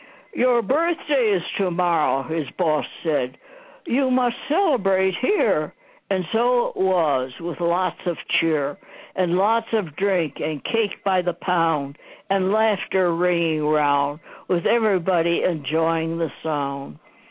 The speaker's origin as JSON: {"language": "English", "town": "Chicago", "region": "Illinois", "country": "United States", "tie": "born or raised there", "said": "I was born and raised in Chicago, you know"}